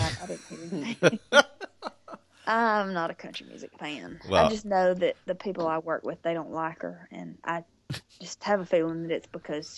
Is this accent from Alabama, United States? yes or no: yes; Jasper, Alabama, United States; born there; we live halfway between Jasper and Birmingham. So, like, I was born in Jasper.